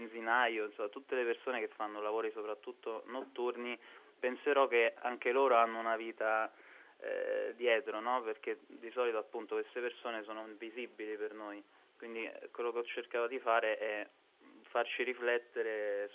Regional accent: Rome, Lazio, Italy; Sono egiziani tutti e due, però bene. Sono nato e cresciuto a Roma.

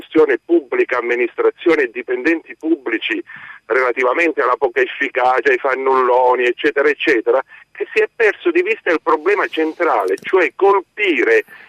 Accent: Calabria, Italy; now in Rome, Italy; anche nella mia Calabria, io pure vivo a Roma da tanti anni ma sono calabrese

